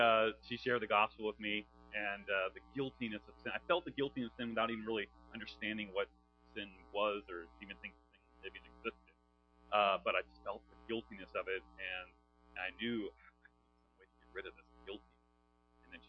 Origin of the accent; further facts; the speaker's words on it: Cincinnati, Ohio, United States; Actually, I grew up in Cincinnati, Ohio, not in a Christian family.